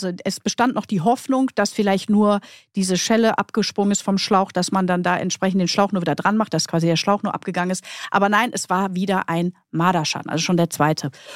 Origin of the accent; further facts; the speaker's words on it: Krefeld, North Rhine-Westphalia, Germany; ich komme ja aus Krefeld, das wisst ihr ja vielleicht schon